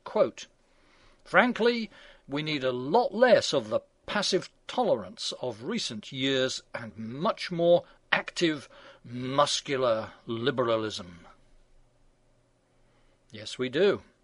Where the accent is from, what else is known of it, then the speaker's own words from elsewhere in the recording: England, United Kingdom; When I was growing up in the English Midlands 50 years ago, we thought a Scotsman was exotic.